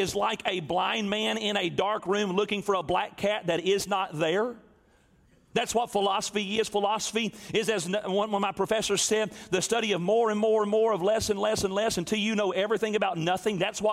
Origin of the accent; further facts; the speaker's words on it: Tennessee, United States; I'm from West Tennessee. My zip code growing up was EIEIO. I was raised in the country, I mean out in the sticks in the middle of nowhere.